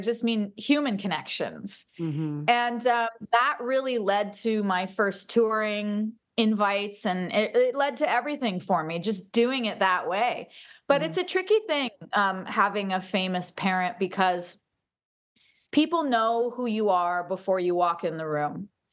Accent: Santa Barbara, California, United States; born there; I was born in Santa Barbara. And I was born into a very musical family.

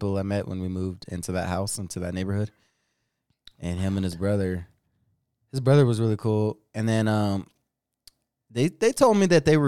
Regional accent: Texas, United States; Yeah, no shit. I'm from Texas.

